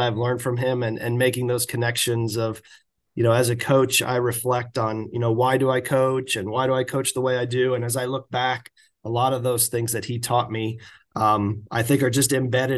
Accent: Iowa, United States; I took up the game seriously around age 10. I think that was when you could start the junior golf program at my club. I grew up playing at the Wakan

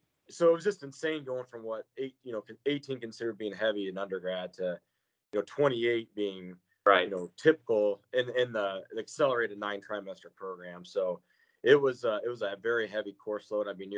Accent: Omaha, Nebraska, United States; I'm from Omaha

